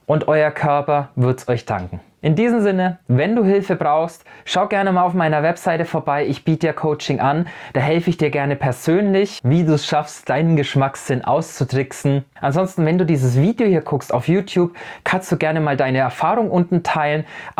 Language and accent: German; Bavaria, Germany; ich komme ja aus Franken